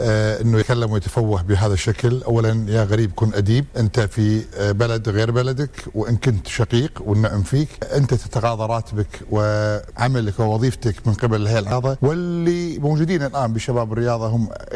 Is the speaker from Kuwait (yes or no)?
yes; Kuwait; سأني أنا كمواطن كويتي